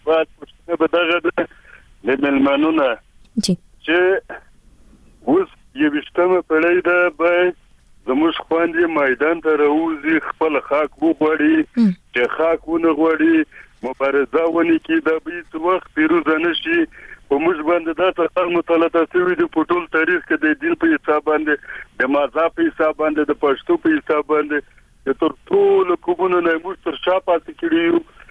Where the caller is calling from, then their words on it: Tehran, Tehran Province, Iran; افغان یم، د ایران د تهران څخه ټلیفون په لګیم.